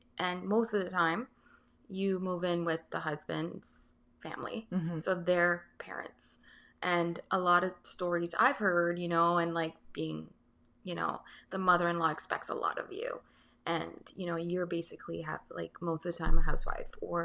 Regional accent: Barbados; So I grew up in Barbados

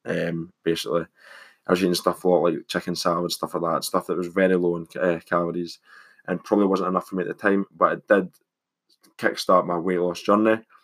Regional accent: Scotland, United Kingdom; I am 20 years old. I'm Scottish, as you can probably tell.

